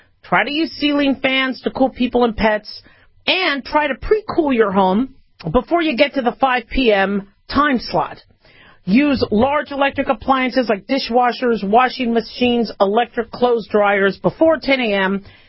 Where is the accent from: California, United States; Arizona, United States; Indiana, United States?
Arizona, United States; Phoenix; now in Las Vegas, United States; I mean, I'm used to it because I grew up in Phoenix, and it gets hotter there.